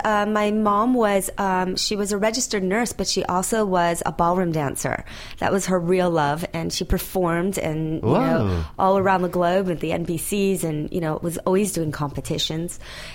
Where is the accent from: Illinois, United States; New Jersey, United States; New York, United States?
Illinois, United States; Northbrook; I have two older brothers, and so we all grew up in the suburbs of Chicago, and then my family moved to the city.